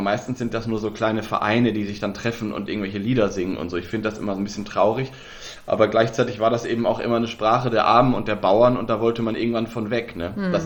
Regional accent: Lower Saxony, Germany; Weil ich komme ja aus Nordwest, Niedersachsen, Nordwestdeutschland

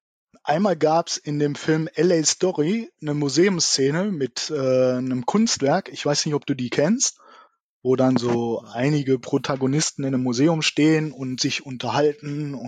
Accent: Duisburg, North Rhine-Westphalia, Germany; Ja, ich komme aus Duisburg.

